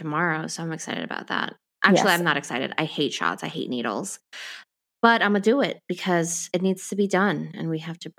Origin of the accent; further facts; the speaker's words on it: Ecuador; moved away; I actually looked at my immunization card from when I was from Ecuador, like coming here.